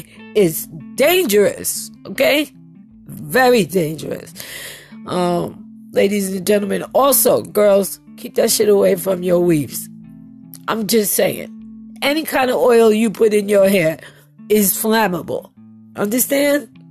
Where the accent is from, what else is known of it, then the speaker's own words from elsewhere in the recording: New York, United States; I'm sorry, I'm from New York. I can't say Oz.